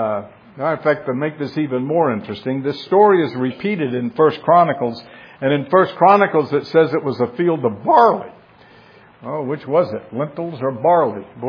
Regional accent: the South, United States; I grew up in the South. I did not see real snow until I was an adult.

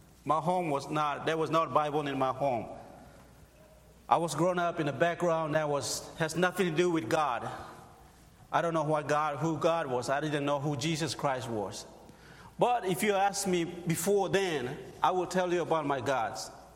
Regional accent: Papua New Guinea; moved away as an adult; now in United States; I am from Papua New Guinea, born and raised there. I've been in the state for 10 years now.

